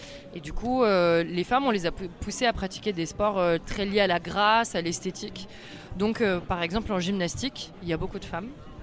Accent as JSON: {"language": "French", "town": "Ivry-sur-Seine", "region": "Île-de-France", "country": "France", "tie": "born or raised there", "said": "je viens d'Ivry-sur-Seine, qui est une ville dans le Val-de-Marne, juste à côté de Paris, où il y a une culture handballistique très, très importante. Et du coup, j'ai grandi avec le handball."}